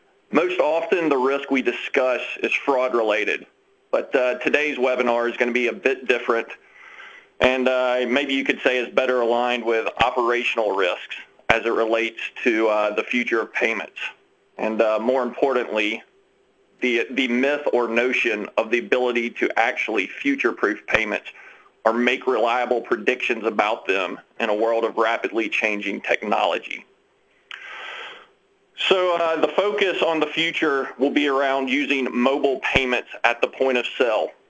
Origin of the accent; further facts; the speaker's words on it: Memphis, Tennessee, United States; I'm best reminded of this as a child growing up in Memphis, Tennessee.